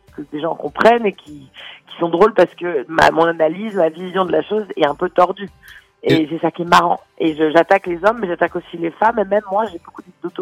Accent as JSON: {"language": "French", "region": "Grand Est", "country": "France", "said": "moi je viens des Vosges"}